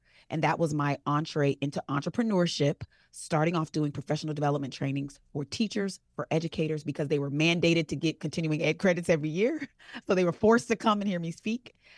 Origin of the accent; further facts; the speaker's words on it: Jamaica; And I'm Jamaican.